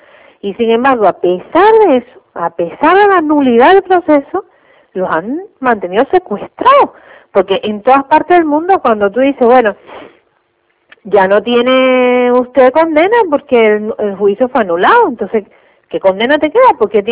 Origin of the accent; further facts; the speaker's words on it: Cuba; tú como cubano, pues haces así y te sientes indignado ante la injusticia